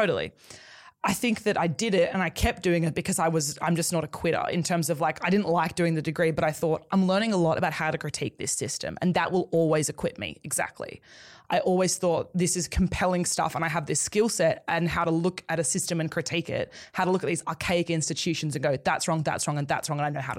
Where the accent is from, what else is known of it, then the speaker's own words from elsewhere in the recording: Orange, New South Wales, Australia; I grew up in Orange. So for anyone who's not from New South Wales, it's about 3.5 hours outside of Sydney, small town, about 45,000 people.